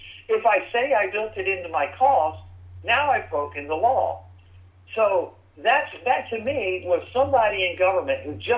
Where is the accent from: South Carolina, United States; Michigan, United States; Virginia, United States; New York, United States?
South Carolina, United States; now in Texas, United States; yes, I'm a Texan. I live in Texas. I grew up in South Carolina. Spent 20 years in the Navy.